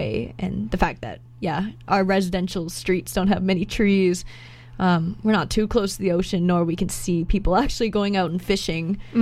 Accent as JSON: {"language": "English", "town": "Coquitlam", "region": "British Columbia", "country": "Canada", "tie": "born or raised there", "said": "I grew up in Coquitlam, which derives from an Indigenous name"}